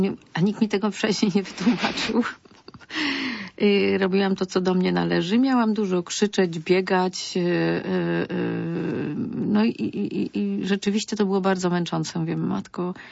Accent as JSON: {"language": "Polish", "region": "Greater Poland Voivodeship", "country": "Poland", "accent": "Poznań", "said": "Że mówię po poznańsku, że nie umiem mówić, że zaciągam, że mam złą dykcję"}